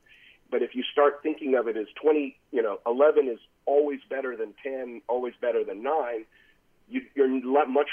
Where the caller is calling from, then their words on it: California, United States; from California.